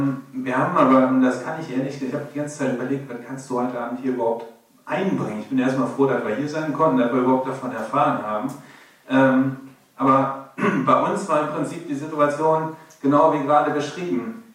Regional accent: Holzweiler, North Rhine-Westphalia, Germany; ich komme aus Holzweiler.

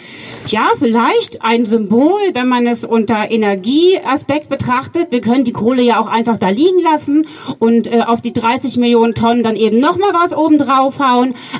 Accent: Berlin, Germany; Ich komme selber aus Berlin, bin in einer Großstadt aufgewachsen und hatte viele, viele andere Probleme als Kind, eine alleinerziehende Erzieherin im Hochhausblock aufgewachsen

